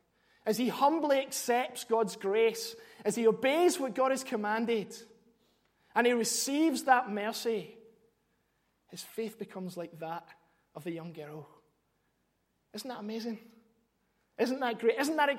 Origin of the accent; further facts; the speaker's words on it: Scotland, United Kingdom; moved away; And it reminds me that I'm Scottish, of what I, you know, what I've left behind.